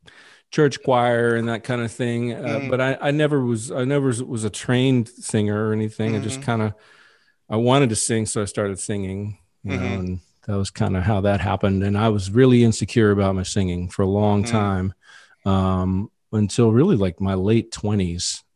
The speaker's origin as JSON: {"language": "English", "town": "Nashville", "region": "Tennessee", "country": "United States", "tie": "born or raised there", "said": "I grew up in Nashville. And so there was a lot of, especially back then, it was a lot of country music."}